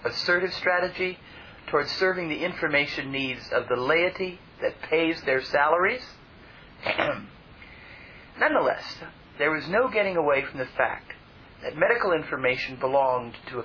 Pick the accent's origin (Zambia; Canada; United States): United States; Santa Monica, California; He suggested putting in the name of my hometown. When I entered Santa Monica, the system responded with a lovely display of relevant information on the city.